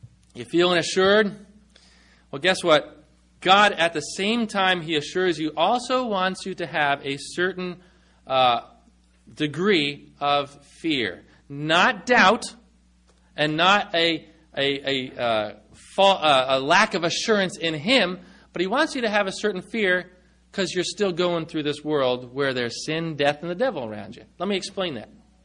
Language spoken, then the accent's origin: English; California, United States; now in Maine, United States; when I came from California to the Nathaniel Bowditch in Maine